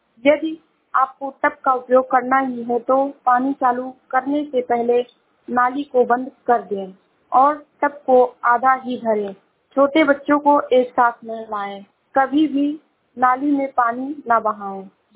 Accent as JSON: {"language": "Hindi", "town": "Shravasti", "region": "Uttar Pradesh", "country": "India", "said": "मैं जिला श्रावस्ती से हूँ।"}